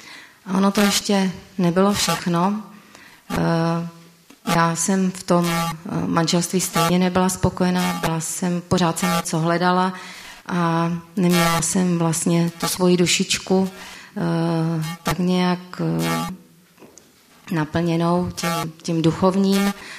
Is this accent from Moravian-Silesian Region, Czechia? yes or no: yes; Krnov, Moravian-Silesian Region, Czechia; a pocházím z Krnova. Já jsem vlastně od malička, tak jak už tady říkal i bratr Mirek, tak jsem byla stejně jako on vychovávána ve věřící rodině, a to v církvi adventistů 7. dne.